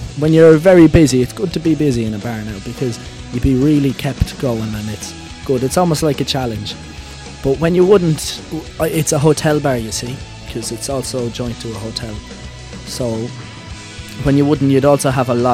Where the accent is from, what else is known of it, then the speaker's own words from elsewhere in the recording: Arklow, County Wicklow, Ireland; also born or lived in Galway; now in Limerick, Ireland; I work as a barman in Patrick Punch's Bar and Hotel in Limerick. Well, I'm originally from Arklow in Wicklow. I lived in Galway for a while